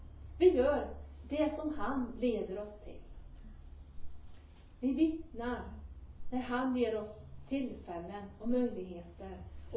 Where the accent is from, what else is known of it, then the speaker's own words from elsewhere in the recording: Tidaholm, Västra Götaland County, Sweden; Och jag växte upp i Tidaholm.